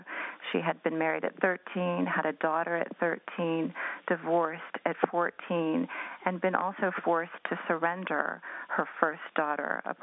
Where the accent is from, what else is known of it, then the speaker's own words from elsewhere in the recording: United States; Iran had become quite alien and unfamiliar to me, too, growing up in the United States.